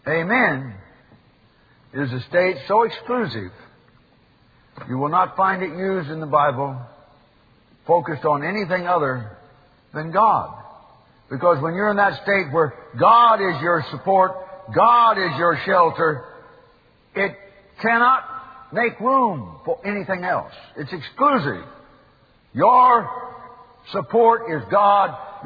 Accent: Oroville, California, United States; not far from where I grew up in Oroville.

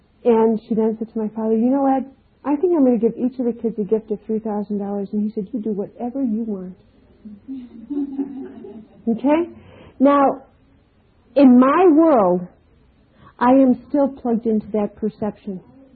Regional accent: Chicago, Illinois, United States; You don't understand. I'm from Chicago. And people like me, in my family, we don't even know what a farm is.

